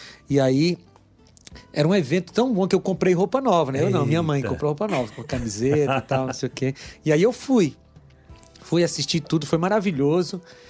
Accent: Fortaleza, Ceará, Brazil; Lá na minha cidade, lá em Fortaleza, quando eu era criança, não era muito comum irem os cantores da igreja, os cantores da gravadora Novo Tempo e tal.

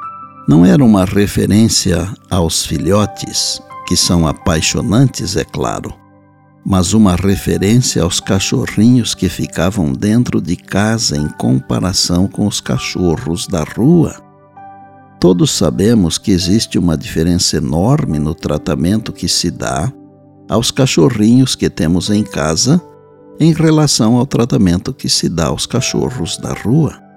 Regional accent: São Paulo, Brazil; born there; Na fazenda onde eu nasci, no interior de São Paulo, havia um ditado que era muito usado.

